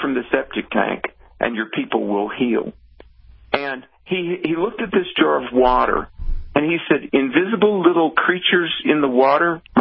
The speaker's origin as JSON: {"language": "English", "region": "North Carolina", "country": "United States", "said": "When they were in Charlotte, my home state, they booed God at the Democrat convention."}